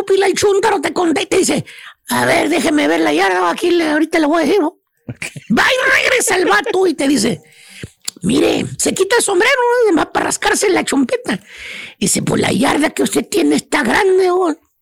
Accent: Acapulco, Guerrero, Mexico; Digo, no, yo soy de Guerrero, de Acapulco.

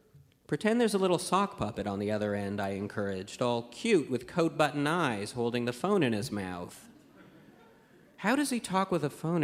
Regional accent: Montreal, Quebec, Canada; I'm from Montreal

